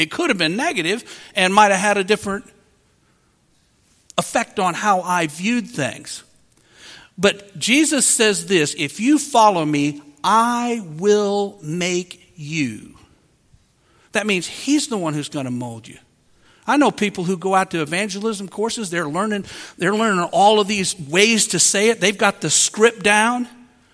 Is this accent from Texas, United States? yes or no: no; Wisconsin, United States; I grew up in Wisconsin, which is a big beer drinking state.